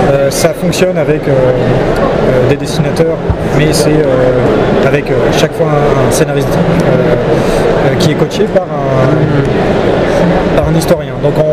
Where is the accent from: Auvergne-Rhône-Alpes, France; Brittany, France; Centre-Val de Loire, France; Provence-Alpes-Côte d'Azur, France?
Brittany, France; Bon, moi je suis breton, j'ai la chance d'avoir ça à portée de la main.